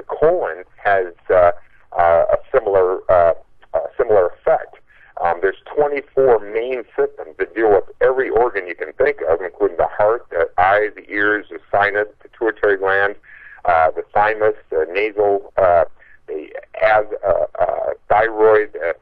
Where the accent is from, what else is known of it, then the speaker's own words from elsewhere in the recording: Iowa, United States; now I'm from Iowa too.